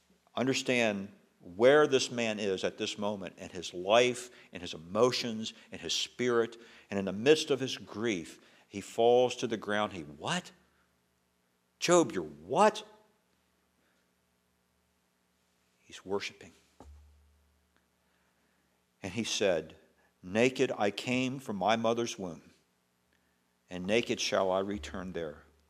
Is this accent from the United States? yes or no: yes; Maryland, United States; I was back in Maryland a while back in my home state